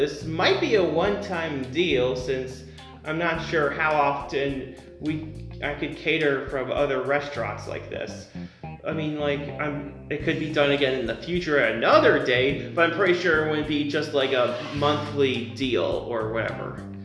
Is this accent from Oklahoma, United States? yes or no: no; Covington, Kentucky, United States; I'm from Latonia, Covington, so I'm new to Westside.